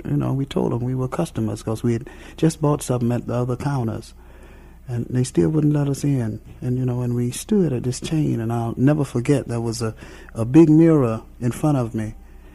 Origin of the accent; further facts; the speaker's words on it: Knoxville, Tennessee, United States; I'm from Knoxville, Tennessee.